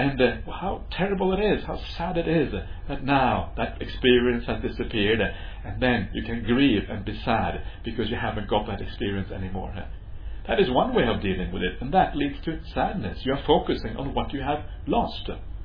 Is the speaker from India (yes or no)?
no; Norway; where I came from Norway.